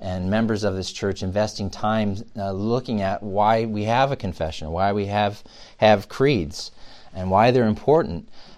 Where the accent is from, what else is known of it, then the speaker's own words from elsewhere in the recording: United States; It's my opinion as a man living in this day, age, and time, and particularly being an American, I do appreciate religious liberty.